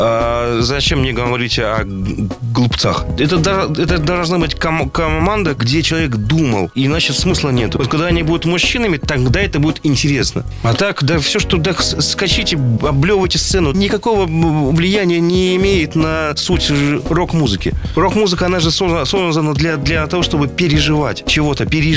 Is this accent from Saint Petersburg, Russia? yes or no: yes; Saint Petersburg, Russia; Мы из Петербурга, мы озабочены концептуальностью.